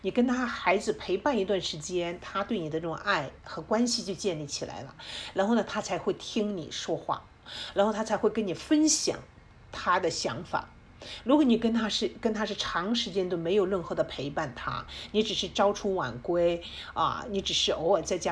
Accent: China; 这是我们在中国，我们中国人的观念里面呢，就是非常严重的一个错。

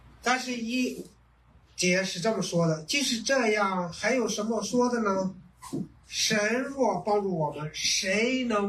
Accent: Qingdao, Shandong, China; 国民党北边主要是从我们青岛走的

